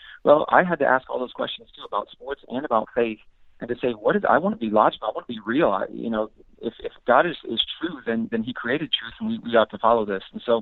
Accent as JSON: {"language": "English", "town": "Bloomington", "region": "Illinois", "country": "United States", "tie": "born or raised there", "said": "And later we moved to Bloomington, Illinois, which is right in the heart of Central Illinois and Peoria Diocese."}